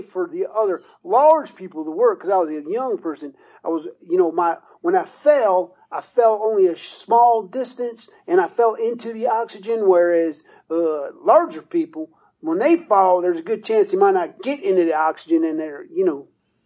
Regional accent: DuPont, West Virginia, United States; I'm from DuPont, West Virginia.

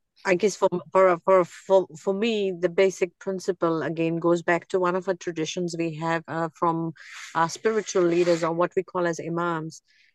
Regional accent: Hyderabad, Telangana, India; now in New Zealand; I am originally from Hyderabad in India, and I've been in New Zealand 16 years.

